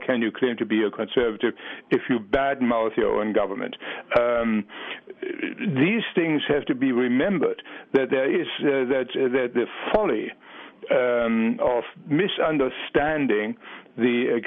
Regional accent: Leipzig, Saxony, Germany; moved away; The mayor of Leipzig, Karl Gerdler, Leipzig being my hometown, is also the town beyond Sebastian Bach

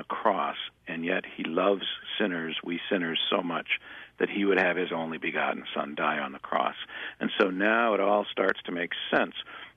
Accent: Iowa, United States; I grew up in Iowa, and so we were under the threat of tornadoes

